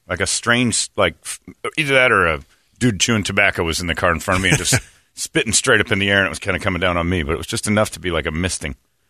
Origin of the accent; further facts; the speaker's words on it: United States; as an American citizen growing up in white neighborhoods and stuff